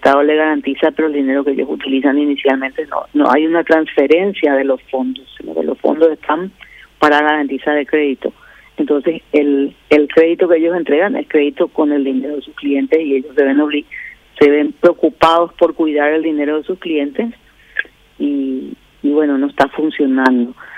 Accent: Ciudad del Este, Alto Paraná, Paraguay; yo soy de Ciudad del Este, la situación de Ciudad del Este es calamitosa.

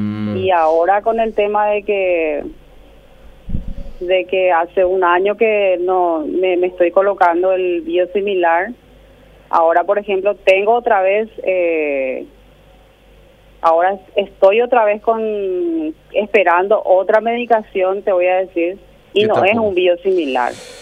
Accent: Encarnación, Itapúa, Paraguay; Yo soy de Encarnación.

